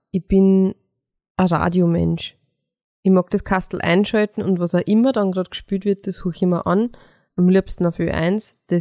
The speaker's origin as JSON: {"language": "German", "region": "Lower Austria", "country": "Austria", "tie": "born or raised there", "said": "meine Mama auch zugereiste ist und nicht aus dem Mostviertel ist. Zwar eh auch aus Niederösterreich, aber wenn man dort, wo ich aufgewachsen bin, nicht genauso redet, wie alle reden, die dort immer schon so geredet haben, dann wird man auch drauf angeredet."}